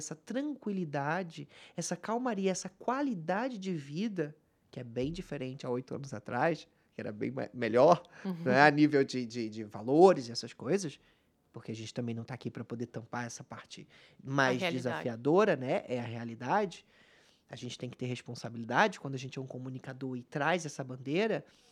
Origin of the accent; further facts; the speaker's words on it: Duque de Caxias, Rio de Janeiro, Brazil; now in Portugal; Eu venho da cidade de Duque de Caxias, no Rio de Janeiro. Baixada Fluminense, estudava em Nilópolis, todos os dias 2 horas para ir, 2 horas para voltar no ônibus